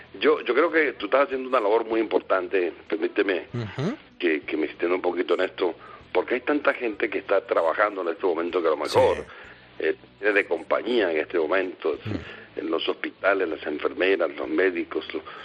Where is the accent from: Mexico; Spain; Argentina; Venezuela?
Venezuela; now in Miami, United States; Estamos en Miami hace bastante tiempo ya. Yo vine de Venezuela a Miami en el año 80. Uh-huh. Aquí hemos permanecido un tiempo, aunque pasamos un par de años en Los Ángeles